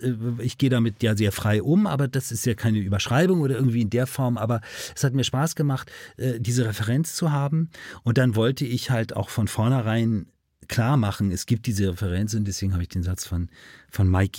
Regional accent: Hamburg, Germany; Wir sind beide aus dem Norden von Hamburg.

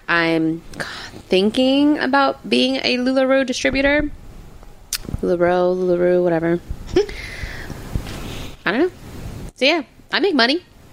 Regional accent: Miami, Florida, United States; It's because we're from Miami.

